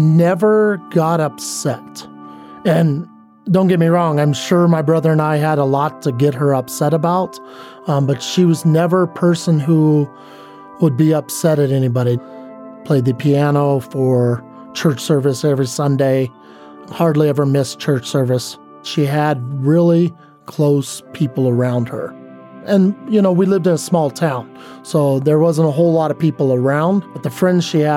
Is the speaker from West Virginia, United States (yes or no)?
no; Colorado, United States; born there; also born or lived in Kansas / Montana; She had two children. I'm the youngest one of the two of us. I was born in Colorado, spent 5 years of my life in Kansas when I was younger.